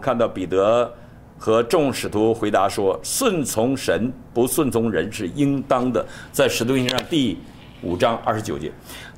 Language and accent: Chinese; China; moved away as an adult; now in United States; 第一个是我的老家，我管它叫乡恋，我离开了已经快30年了，我不能回去。第二个是我在美国的家啊，我在美国，我来想念中国，想念我的家人，我管这个叫做乡愁啊。